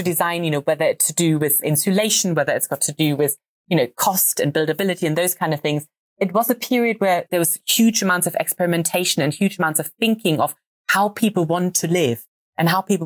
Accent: Hamburg, Germany; English is a second language; now in United Kingdom; As you both know, I'm German originally, so I grew up in Hamburg.

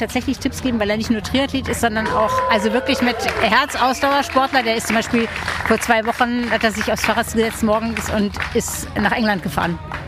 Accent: North Rhine-Westphalia, Germany; ich komme aus dem Ruhrgebiet

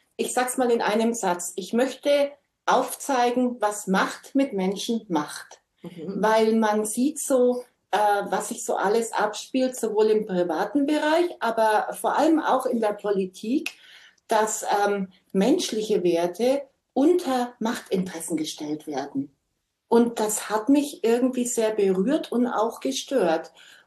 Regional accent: Bamberg, Bavaria, Germany; also born or lived in Italy; Ich bin 1966 in Bamberg geboren, bin also eine waschechte Bambergerin

